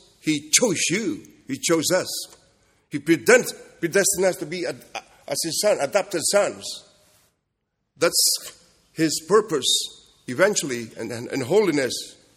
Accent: Kentucky, United States; accent: Kentucky; I have to spell it for you because of my Kentucky accent.

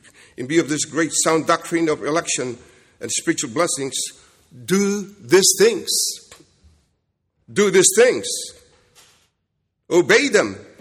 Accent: Kentucky, United States; accent: Kentucky; my Kentucky accent is somewhat difficult for you to.

